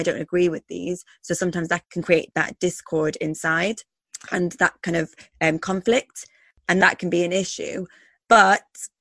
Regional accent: Ireland; born there; now in England; So I was born in Ireland, and then I lived in Canada and America before I moved to England. Now, obviously, my background is still Pakistani

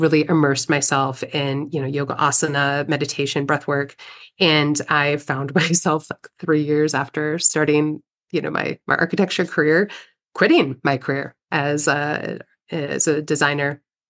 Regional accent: Midwest, United States; So I grew up in the Midwest, kind of a pretty low-key, typical Midwestern upbringing.

